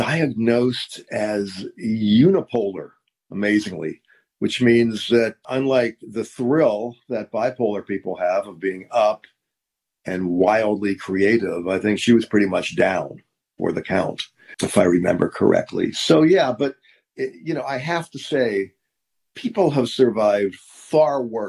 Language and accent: English; Pittsburgh, Pennsylvania, United States; I grew up in a neighborhood that really didn't have any Jews. It was mostly Catholics, kind of a working class neighborhood.